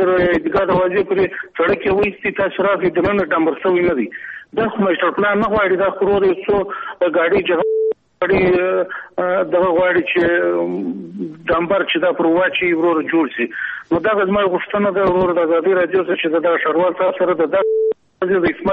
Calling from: Kandahar, Afghanistan; زه د کندهار سره خوشحال خبرې کوم.

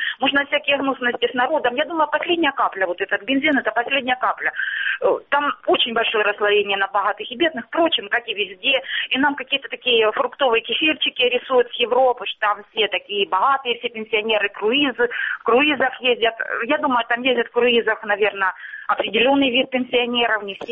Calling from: Starobilsk, Luhansk Oblast, Ukraine; Здравствуйте, Луганщина, Старобельск.

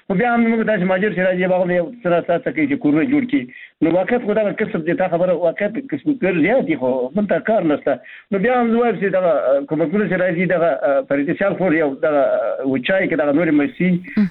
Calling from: Baghlan, Afghanistan; بغلان مې تماس نیولې محترمه

